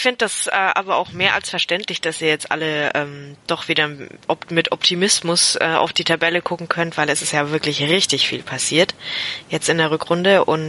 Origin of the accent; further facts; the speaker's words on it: Augsburg, Bavaria, Germany; Und wir als Augsburger freuen uns natürlich sehr